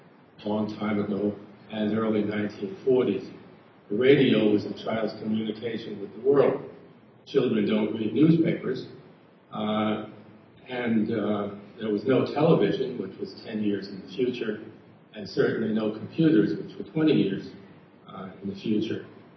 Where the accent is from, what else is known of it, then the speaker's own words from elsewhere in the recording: New York City, New York, United States; born there; I was born in New York City 82 years ago, that's right, 82, to secular Jewish parents.